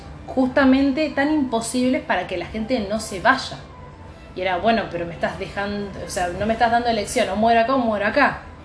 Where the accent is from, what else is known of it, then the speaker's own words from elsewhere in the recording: Argentina; como argentino llegando a España ahora